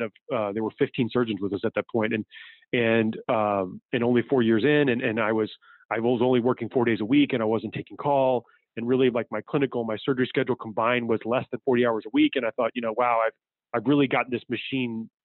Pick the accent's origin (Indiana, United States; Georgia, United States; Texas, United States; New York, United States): Indiana, United States; growing up in Indiana, the people that I knew that knew him well